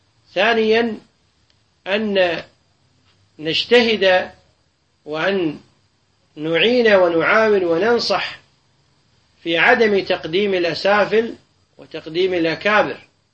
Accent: Kuwait

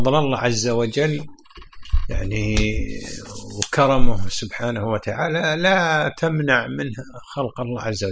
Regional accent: Kuwait; بعضنا خليجيين يعني سعوديين وأنا كويتي

